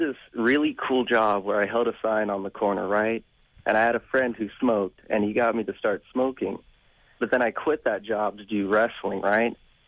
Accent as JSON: {"language": "English", "town": "Fife", "region": "Washington", "country": "United States", "said": "Northern Fife, Cal. Washington."}